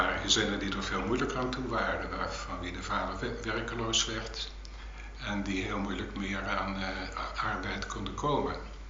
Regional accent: Nijmegen, Gelderland, Netherlands; Ik ben geboren in Nijmegen in 1926 in een huis in de Arend-Noorduinstraat, dat is vlakbij het station.

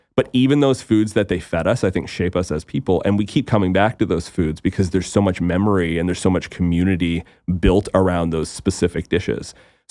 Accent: East Coast, Canada; growing up on the East Coast of Canada, we just didn't have access to those ingredients

